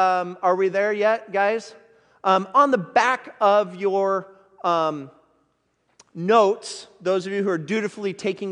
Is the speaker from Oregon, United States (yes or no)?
yes; Oregon, United States; I love fireworks, but I grew up here in Oregon